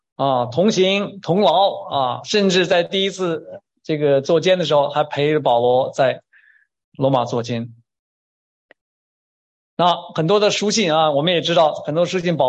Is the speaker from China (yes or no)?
yes; Beijing, China; 我从中国来，我在北京啊，我的成长年代都看到啊